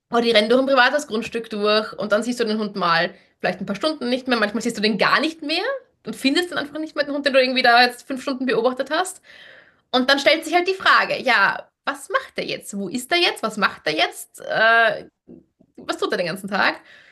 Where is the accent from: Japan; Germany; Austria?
Austria; Ich bin aus Österreich ursprünglich.